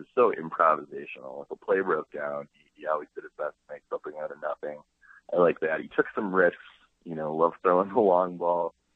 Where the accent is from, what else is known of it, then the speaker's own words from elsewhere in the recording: Stevens Point, Wisconsin, United States; I grew up in Stevens Point, and I played middle linebacker